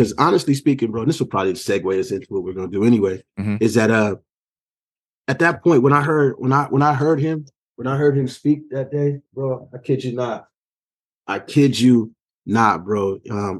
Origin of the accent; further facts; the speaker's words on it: California, United States; I come from the Bay Area